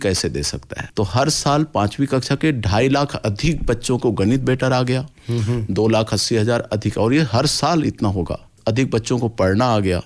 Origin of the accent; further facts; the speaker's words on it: Chhattisgarh, India; गांव में रोड तो अभी छत्तीसगढ़ नया राज्य बनने के बाद बना